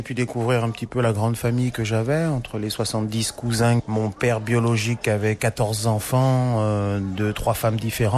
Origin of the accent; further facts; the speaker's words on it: France; Je suis français d'origine.